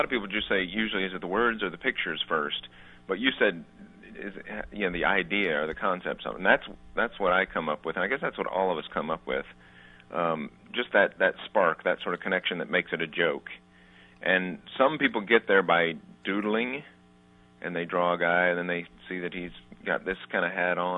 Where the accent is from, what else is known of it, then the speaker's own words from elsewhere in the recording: Texas, United States; I mean, I grew up in Texas in a rural part, and not that we were bumpkins, but we didn't subscribe to The New Yorker